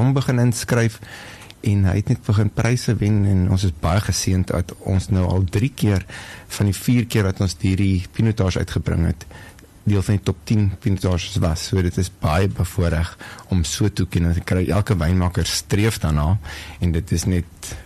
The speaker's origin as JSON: {"language": "Afrikaans", "town": "Stellenbosch", "region": "Western Cape", "country": "South Africa", "tie": "born or raised there", "said": "Ja, ek is gebore by Kulinhof Wynkelder in Stellenbosch en ek het daar groot geword."}